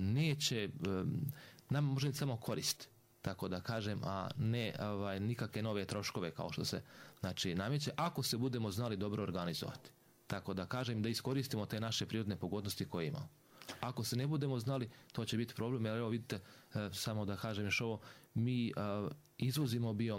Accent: Bosnia & Herzegovina; ako imamo veće solarno zračenje ili veću insolaciju kod nas u Bosni i Hercegovini u odnosu u Njemačku

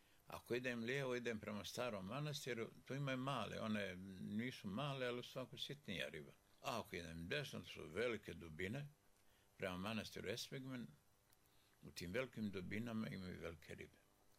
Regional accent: Drvar, Federation of Bosnia and Herzegovina, Bosnia & Herzegovina; also born or lived in Grahovo; ja sam odrastao rođenom u Grahovu, odrastao u Drvaru

